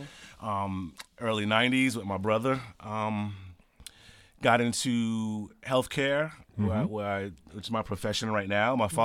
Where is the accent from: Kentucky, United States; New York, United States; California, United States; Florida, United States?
New York, United States; Brooklyn; born and raised in Brooklyn, the oldest of three brothers.